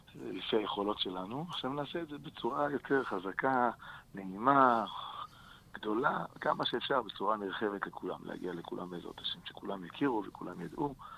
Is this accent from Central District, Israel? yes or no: no; Herzliya, Tel Aviv District, Israel; אני יליד תל אביב, אחר כך גדלתי בהרצליה, הרצליה פיתוח. אני מגיע ממשפחה מסורתית, ביתית, מרוקאים